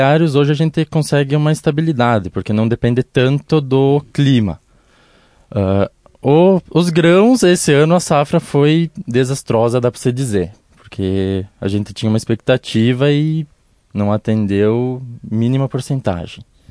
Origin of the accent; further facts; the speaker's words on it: Marau, Rio Grande do Sul, Brazil; eu sou de Marau, o pai é do interior de Soledade, a mãe do interior de Marau. E quando eu era mais novo ainda, a gente decidiu vir pro interior.